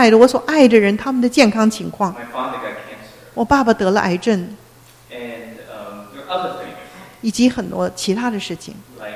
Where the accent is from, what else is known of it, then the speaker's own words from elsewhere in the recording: Ontario, Canada; also born or lived in Taiwan; 我是在台湾出生的。 我九岁的时候搬到加拿大。在安大略省的南边，靠近多伦多。